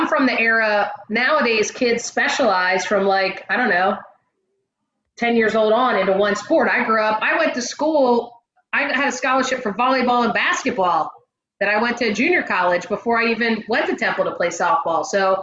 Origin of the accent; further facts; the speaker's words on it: Pennsylvania, United States; I grew up outside of the Philadelphia region. And so watching the Phillies, and I was, strangely enough, with my Irish heritage, a Red Sox fan early on.